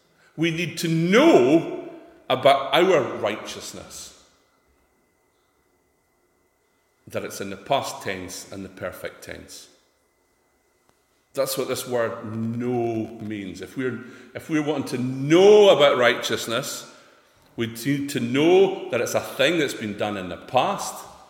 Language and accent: English; Scotland, United Kingdom; You know, I was born Scottish. I don't drink whiskey and eat haggis to be Scottish. I am Scottish.